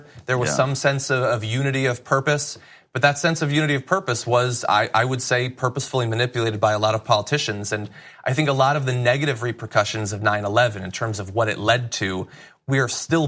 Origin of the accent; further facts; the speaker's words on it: Connecticut, United States; I grew up in Connecticut. I was going to college at UConn.